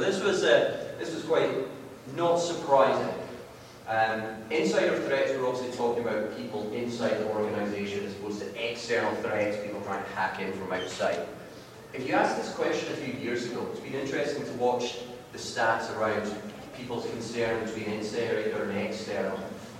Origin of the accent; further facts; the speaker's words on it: Scotland, United Kingdom; but don't worry, I'm Scottish.